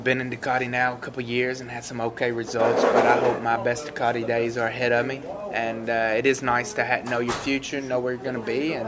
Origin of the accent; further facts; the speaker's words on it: United States; And I just like Australia in general. Being an American, the language is similar.